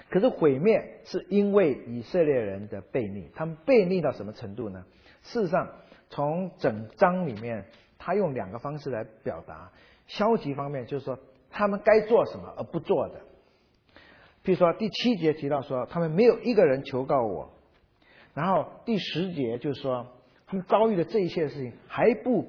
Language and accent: Chinese; China; 不管你用以前我们中国人可以用竹子做、木头做